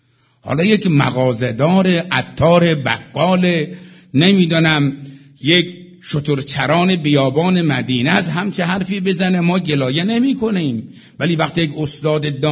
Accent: Iran; گفتم آقا من از ایران آمدم

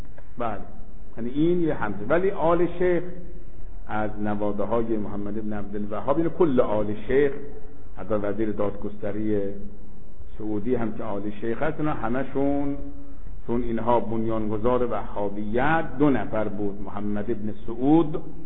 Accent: Iran; دو سه تا از این شرطه ها فهمیدن که ما ایرانی هستیم

